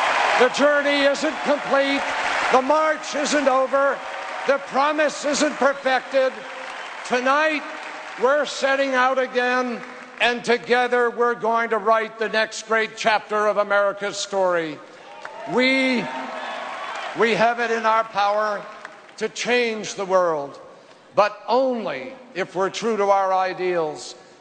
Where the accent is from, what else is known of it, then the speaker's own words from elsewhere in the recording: Colorado, United States; born there; I was born in Fitzsimmons Army Hospital in Colorado when my dad was a pilot in World War II.